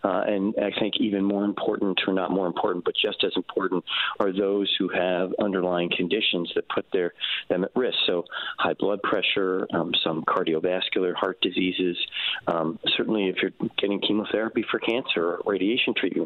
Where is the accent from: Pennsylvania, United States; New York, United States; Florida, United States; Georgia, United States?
Pennsylvania, United States; Philadelphia; Philly's my hometown, and it's great to be back on the show with you.